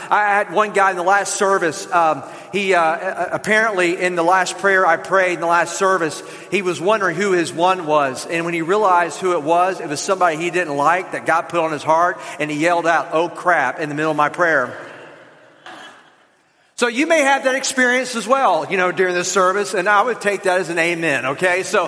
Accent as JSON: {"language": "English", "region": "the South", "country": "United States", "accent": "southern", "said": "They're like, \"Are you faking? Do you, people actually talk like this? Keep talking.\" You know, they wanted to hear that southern accent."}